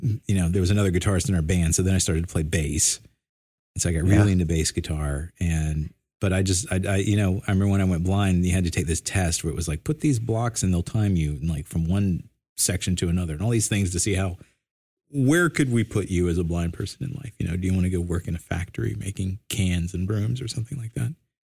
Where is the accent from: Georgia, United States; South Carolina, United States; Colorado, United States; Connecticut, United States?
Georgia, United States; Atlanta; born there; accent: Southern; also born or lived in Midwest / New York; I was born in Atlanta, as you can tell by my thick Southern accent. And that got beaten out of me in the Midwest and New York.